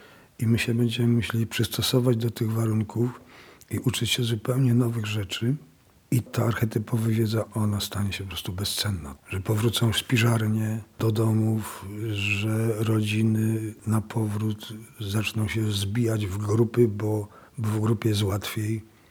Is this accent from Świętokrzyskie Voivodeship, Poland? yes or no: yes; Bliżyn, Świętokrzyskie Voivodeship, Poland; born there; sypnął na Bliżyn taką kasę, że ja się urodziłem w ceglanym bloku pod czerwoną dachówką.